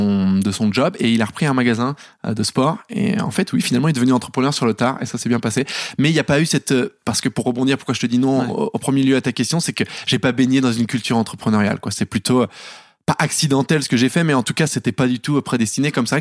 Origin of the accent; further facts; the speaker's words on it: Paris, Île-de-France, France; Bah alors, un gamin tout à fait normal, parisien. Donc ouais, j'ai grandi à Paris, dans le 10e, 6-7 ans.